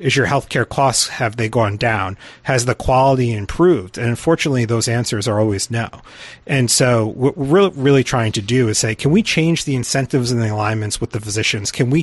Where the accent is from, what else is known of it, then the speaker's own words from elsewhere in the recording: New York, United States; I remember I grew up in Ulster County across the river